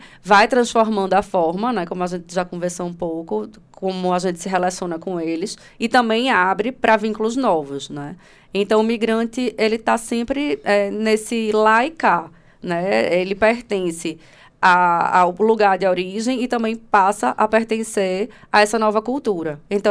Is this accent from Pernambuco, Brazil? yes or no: yes; Recife, Pernambuco, Brazil; accent: Northeastern Brazilian; De onde você vem? Ah, é do Nordeste, né? O sotaque. Né? Então, assim, isso é algo que fica muito marcante. Enquanto que em Recife eu não era, assim, identificada por isso.